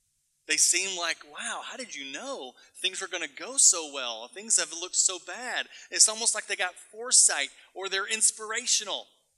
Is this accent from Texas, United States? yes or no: yes; Arlington, Texas, United States; now in Houston, United States; I grew up in Arlington. And even though I moved to Houston, I love the Texans.